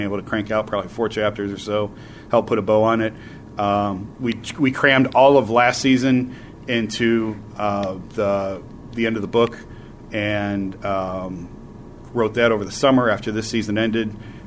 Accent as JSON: {"language": "English", "region": "Ohio", "country": "United States", "said": "when I'm from Northeast Ohio, and when you are from Northeast Ohio"}